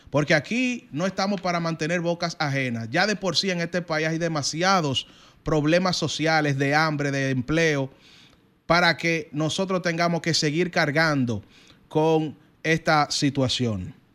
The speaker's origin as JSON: {"language": "Spanish", "country": "Dominican Republic", "said": "Si yo como dominicano"}